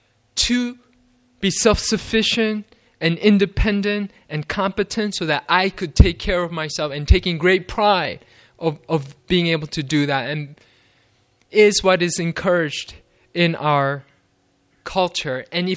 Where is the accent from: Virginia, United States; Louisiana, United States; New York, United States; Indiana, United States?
New York, United States; Queens; now in Ithaca, United States; I grew up in Queens, New York. I never, you know, humanly speaking, I never want to go back there because I had such a miserable time there.